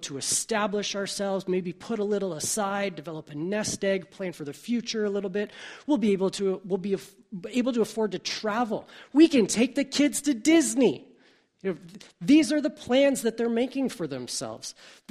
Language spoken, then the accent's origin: English; Hamilton, Ontario, Canada; I'm from Hamilton. I found some opportunity here.